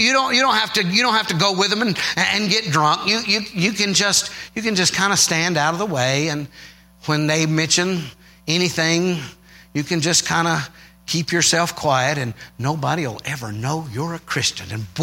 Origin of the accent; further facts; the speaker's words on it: Georgia, United States; I grew up in Georgia, and my grandparents were farmers.